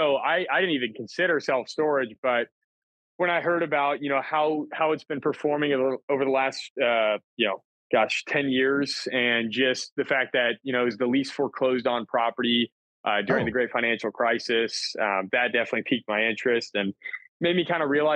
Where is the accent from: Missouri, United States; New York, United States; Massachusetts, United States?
Missouri, United States; Kansas City; I was born and raised in Kansas City myself. I grew up in the north part of town, Missouri side, kind of by the airport.